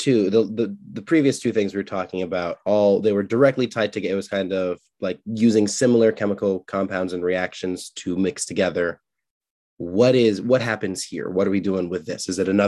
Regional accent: Michigan, United States; I'm from Michigan. I can say that.

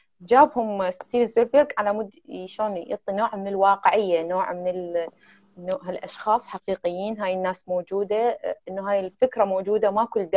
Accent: Iraq; مثل ما صار عندنا بالعراق

